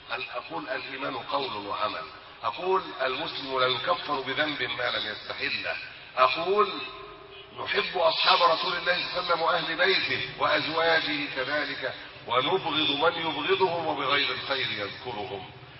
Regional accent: Egypt; احنا في مصر

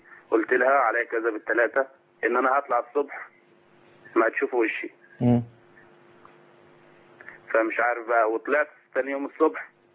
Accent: Mansoura, Dakahlia, Egypt; انا من الدقهليه.

